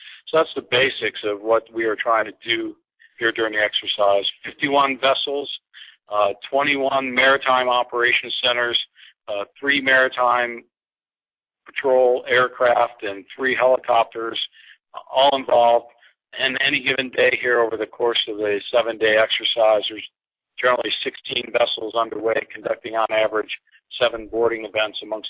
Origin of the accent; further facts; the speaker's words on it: Great Valley, New York, United States; now in Naples, Italy; I'm originally from Western New York, grew up in a small town called Great Valley, and got my commission through Navy ROTC.